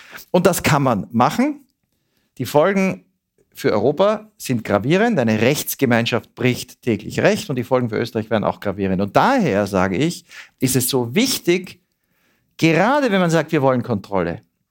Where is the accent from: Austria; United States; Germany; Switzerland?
Switzerland; Das wollen wir als Schweizer ja auch nicht, dass unsere Polizei sich so verhält.